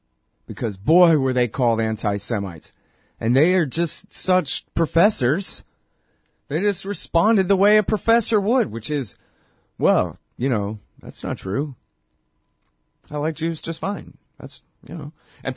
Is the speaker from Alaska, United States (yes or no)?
no; Austin, Texas, United States; even though I'm from Austin, Texas, and I don't identify with Israel in the slightest bit whatsoever.